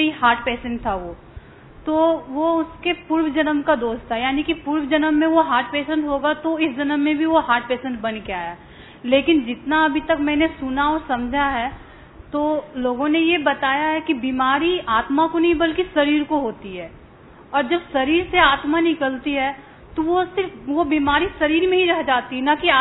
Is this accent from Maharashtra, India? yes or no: yes; Nagpur, Maharashtra, India; नागपुर से आई हूँ।